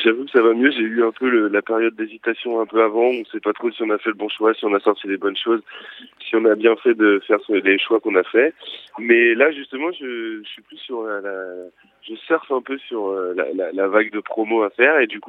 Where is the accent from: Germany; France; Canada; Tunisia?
France; Paris, Île-de-France; moi, je viens pas de Bretagne, déjà, je suis parisien.